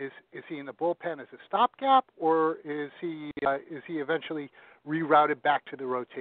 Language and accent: English; Hoboken, New Jersey, United States; I'm from Boken.